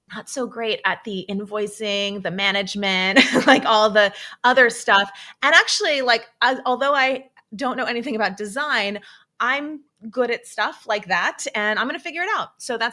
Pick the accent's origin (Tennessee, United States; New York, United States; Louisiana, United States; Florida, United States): New York, United States; New York City; I'm born and raised in New York City, hustling my whole life to figure out, you know, what I wanted to do.